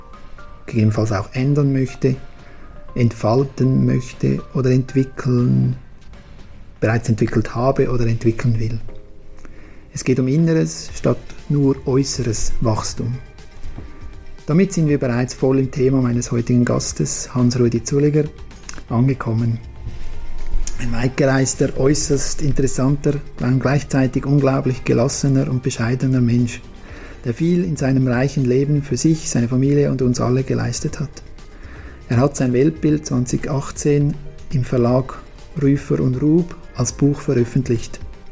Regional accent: Switzerland; accent: Swiss German; first language Swiss German; Und jetzt wechseln wir in unsere Muttersprache, auf Schweizerdeutsch, ja.

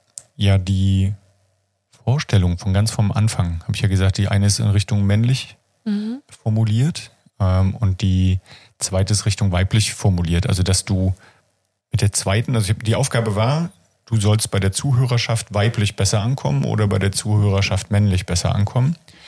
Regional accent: East Germany, Germany; weil ich das als Ostdeutscher genauso mitgekriegt habe.

